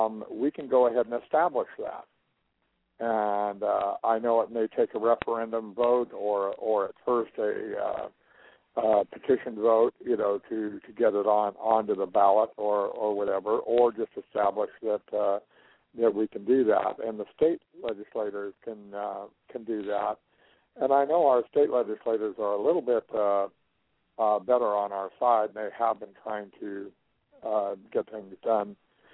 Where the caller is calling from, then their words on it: Marshfield, Missouri, United States; just south of Marshfield, Missouri.